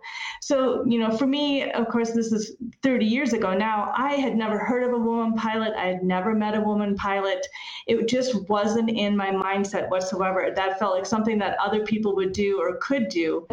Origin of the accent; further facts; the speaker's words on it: Midwest, United States; I grew up in the Midwest.